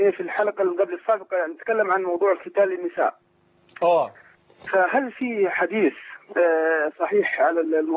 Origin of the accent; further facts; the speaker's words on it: Egypt; احنا كعمال مصريين